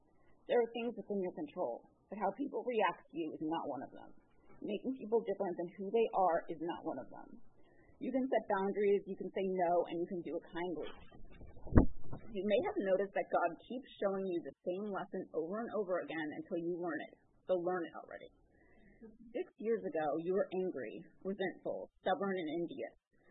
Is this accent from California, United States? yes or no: yes; Studio City, California, United States; but I'm from the Studio City area, so I usually go to meetings out there.